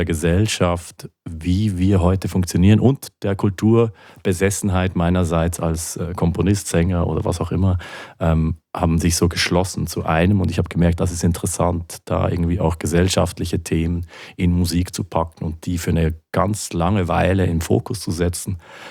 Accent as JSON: {"language": "German", "town": "Basel", "region": "Basel-Stadt", "country": "Switzerland", "tie": "born or raised there", "said": "in Basel, in meiner Heimatstadt"}